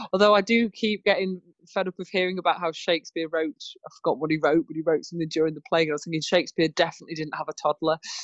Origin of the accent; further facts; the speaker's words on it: Chesterfield, East Midlands, United Kingdom; I grew up in Chesterfield, so not that far from here.